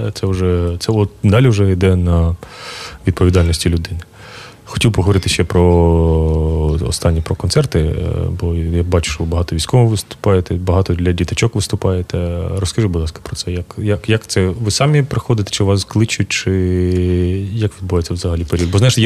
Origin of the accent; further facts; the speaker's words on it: Vovchansk, Kharkiv Oblast, Ukraine; я сам з Вовчанська